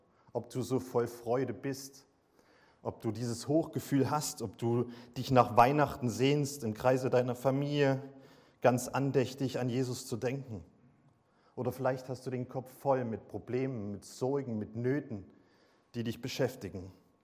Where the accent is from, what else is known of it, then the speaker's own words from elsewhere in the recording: Saxony, Germany; Wir kommen ja aus dem Vogtland, das ist so Randerzgebirge, würden manche sagen. Ich würde sagen, es thront über dem Erzgebirge.